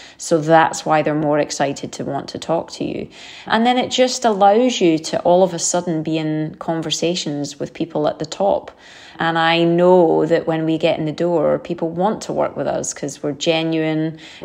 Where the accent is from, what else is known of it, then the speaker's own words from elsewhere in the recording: United Kingdom; as a Brit